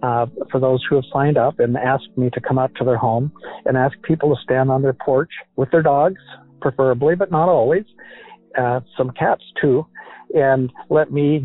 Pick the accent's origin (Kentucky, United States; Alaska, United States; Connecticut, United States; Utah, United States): Alaska, United States; I was alive when the 1964 Great Alaska Quake happened, and I remember it vividly.